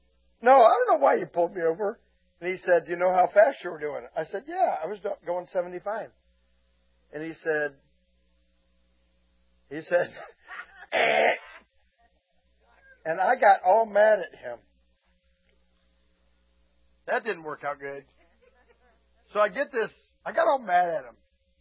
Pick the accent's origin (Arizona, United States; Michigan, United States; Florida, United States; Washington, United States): Florida, United States; Just I grew up in Florida.